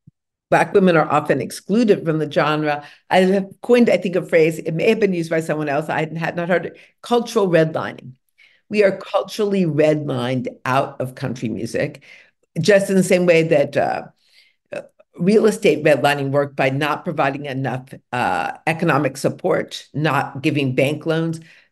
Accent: Detroit, Michigan, United States; One, as you say, I was born in Detroit in 1959. I was born in the very same year as Motown Records. But that first part, life is hard, God is real, that was part of my Black girlhood in Detroit, evangelical Christianity.

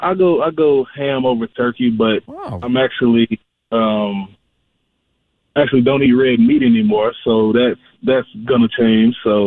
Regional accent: Tennessee, United States

